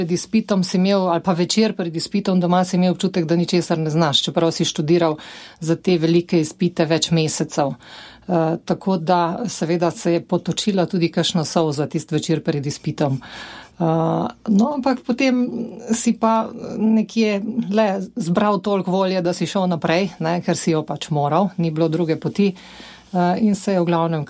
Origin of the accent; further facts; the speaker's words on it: Vojnik, Savinja, Slovenia; Živela sem na deželi, izhajam iz Vojnika pri Celju.